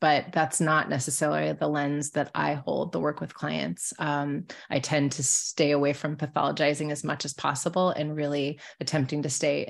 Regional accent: Omaha, Nebraska, United States; I grew up in Omaha, Nebraska. And when I grew up in Omaha, Nebraska, I was sort of the diversity.

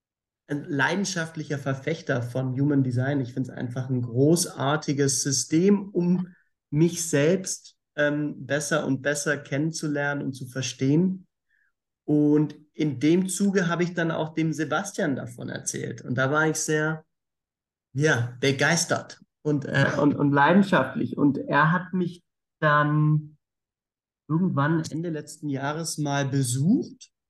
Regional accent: Swabia, Germany; Ich bin Schwabe.

